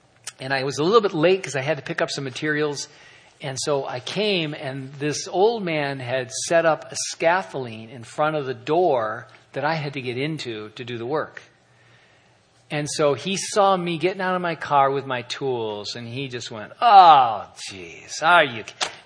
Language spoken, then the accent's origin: English; California, United States; yeah, I'm out here from California. I'm starting a church.